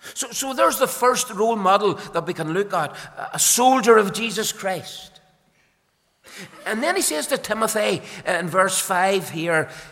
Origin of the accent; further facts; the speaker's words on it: Belfast, Northern Ireland, United Kingdom; Like most young lads growing up in Belfast